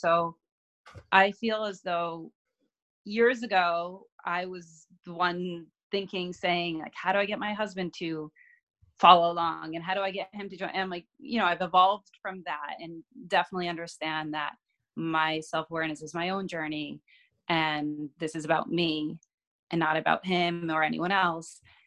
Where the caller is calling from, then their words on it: New York, United States; From New York.